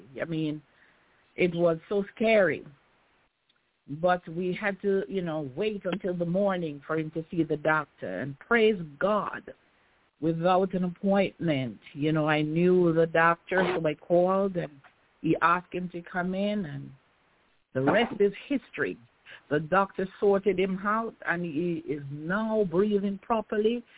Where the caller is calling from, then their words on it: Queens, New York, United States; I'm calling from Queens, New York.